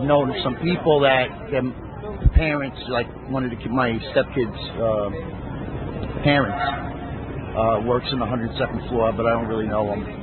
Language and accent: English; Staten Island, New York, United States; I'm from Staten Island.